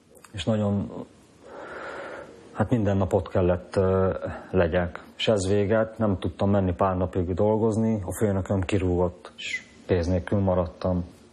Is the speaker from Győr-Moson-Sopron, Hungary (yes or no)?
no; Nagylóc, Nógrád, Hungary; leköltöztem vidékre, Nagy Lócba, ahol felnőttem